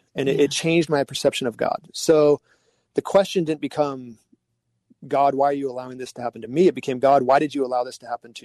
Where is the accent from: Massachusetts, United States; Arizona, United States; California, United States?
California, United States; now in San Luis Obispo, United States; I had grown up in a congregation that I loved, but I moved away from there and I moved up from Orange County to San Luis Obispo